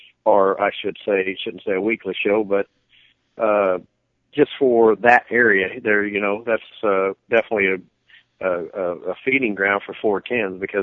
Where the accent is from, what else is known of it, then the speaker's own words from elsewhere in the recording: Oklahoma, United States; I grew up in Oklahoma racing on slick racetracks.